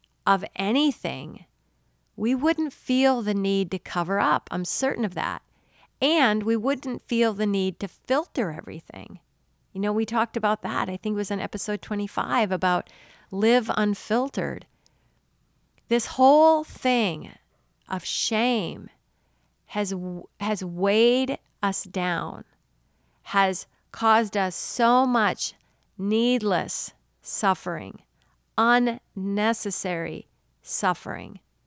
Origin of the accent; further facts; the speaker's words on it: Northern United States, United States; And because I'm from the South, not anymore, I'm originally from the North, but all y'all, I desire it for all y'all with all my heart, really, seriously.